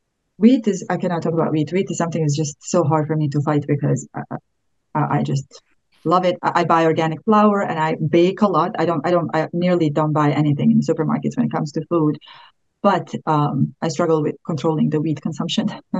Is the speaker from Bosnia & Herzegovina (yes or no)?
yes; Bosnia & Herzegovina; but I'm originally from Bosnia, so we are really heavy on milk and wheat.